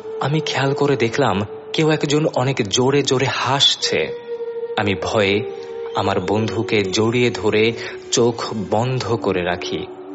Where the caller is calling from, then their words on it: Dighalia, Khulna Division, Bangladesh; আমি খুলনার দিঘুলিয়া থানা থেকে বলছি।